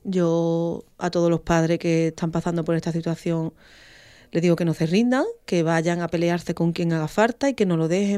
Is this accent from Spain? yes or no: yes; Chipiona, Andalusia, Spain; Pues claro, en Chipiona, de donde yo vengo, el cante es una cosa que tú tienes, pero que se estudie, eso ya es otra cosa.